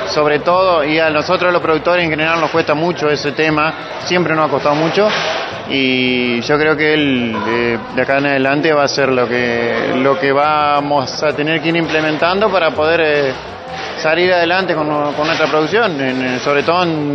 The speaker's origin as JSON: {"language": "Spanish", "town": "El Tala", "region": "Entre Ríos", "country": "Argentina", "said": "Del Tala, de acá, a 15 kilómetros de María."}